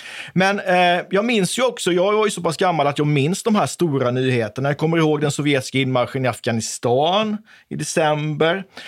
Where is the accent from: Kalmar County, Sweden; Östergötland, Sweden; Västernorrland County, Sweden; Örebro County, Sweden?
Kalmar County, Sweden; Oskarshamn; jag är uppvuxen i Oskarshamn. Inte ganska nära, men ett par mil ifrån kärnkraftverket Simpvarp.